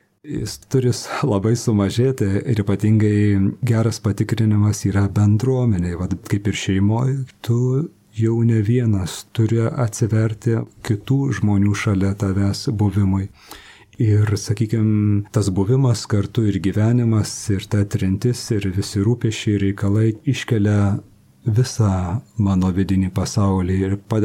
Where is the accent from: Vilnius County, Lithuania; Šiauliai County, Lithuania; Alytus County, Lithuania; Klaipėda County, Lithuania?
Alytus County, Lithuania; Alytus; born there; Gimiau Alytui. Galbūt dzūkas, bet tėvai iš aukštaitijos krašto.